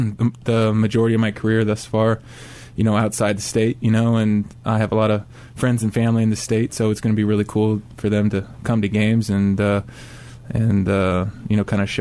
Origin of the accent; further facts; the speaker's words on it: Arizona, United States; I was happy to play at Arizona, you know, and continue playing in my home state, so.